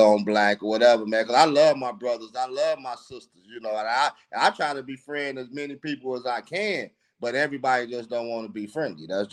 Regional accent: Gary, Indiana, United States; I grew up in Gary, Indiana.

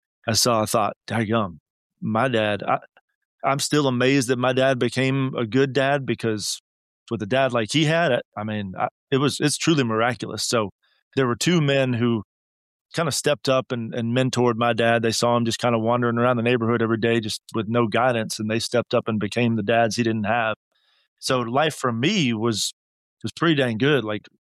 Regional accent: Chattanooga, Tennessee, United States; also born or lived in Florida; Yeah, I was born in Florida and my dad took a job up here in Chattanooga when I was 7. So All my extended family is still down in Florida, but Chattanooga's been home other than my 4 years.

